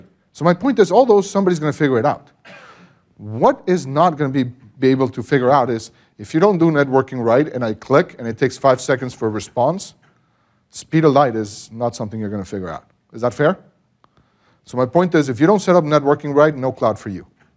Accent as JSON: {"language": "English", "country": "Mexico", "said": "I already mentioned I'm from Mexico, so I have no concept of time"}